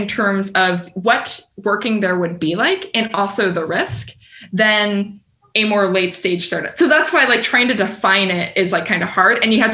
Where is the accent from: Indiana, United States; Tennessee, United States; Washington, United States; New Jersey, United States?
Washington, United States; Like I grew up in Washington State. I like some things about Seattle.